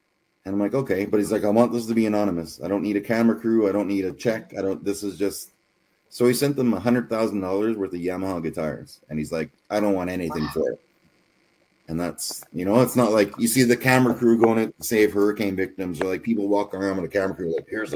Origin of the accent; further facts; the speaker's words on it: Canada; So I'm a Canadian in this little tiny town